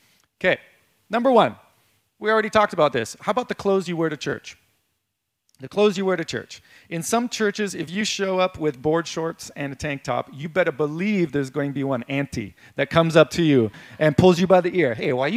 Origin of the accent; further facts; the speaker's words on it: Hawaii, United States; I grew up on Oahu. Lots of superstition in Hawaii.